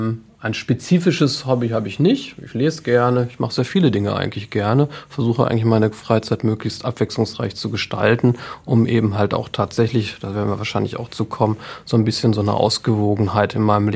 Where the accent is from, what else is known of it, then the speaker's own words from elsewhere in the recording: Essen, North Rhine-Westphalia, Germany; Ich bin in Essen-Freisenbruch groß geworden. Also auch ein wirklich Essener Kind an der Grenze zu Bochum-Wattenscheid. Und da habe ich meine Kindheit und Jugend verbracht.